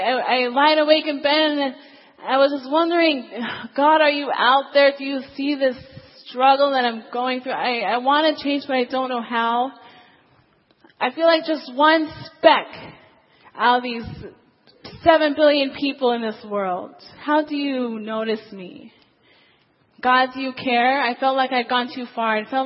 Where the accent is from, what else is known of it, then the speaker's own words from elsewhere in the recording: Washington, United States; because I'm from Washington State